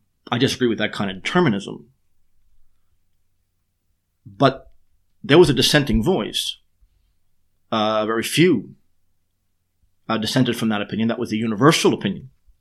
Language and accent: English; Ireland; You know, as an Irishman, I would have taken issue with that at the time.